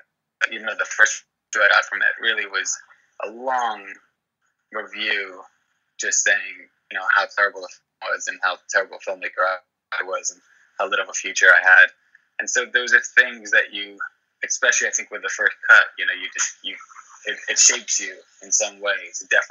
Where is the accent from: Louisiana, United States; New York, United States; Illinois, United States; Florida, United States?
New York, United States; New York City; I wound up writing for the home that I was raised in Lower Manhattan